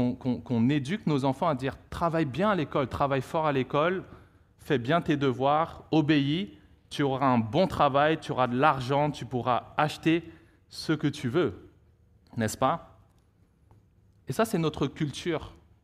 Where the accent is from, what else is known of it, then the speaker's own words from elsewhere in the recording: Paris, Île-de-France, France; born there; je suis français, je suis né à Paris, mais je suis aussi hongkongais par mes parents.